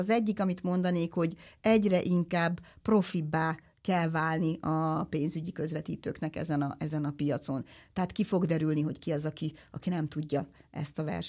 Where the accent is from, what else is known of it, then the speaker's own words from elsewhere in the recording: Budapest, Hungary; én budapesti vagyok